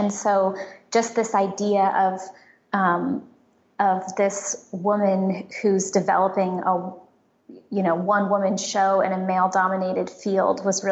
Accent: San Francisco, California, United States; so I grew up in San Francisco

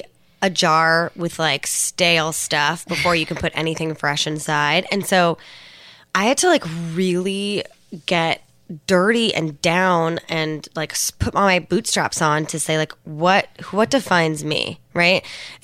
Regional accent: Alameda, California, United States; Props to Alameda, California.

